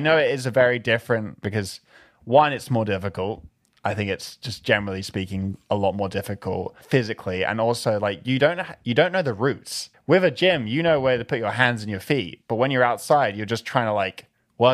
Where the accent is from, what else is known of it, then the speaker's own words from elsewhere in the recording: London, United Kingdom; Growing up in London was your typical British schoolboy lifestyle.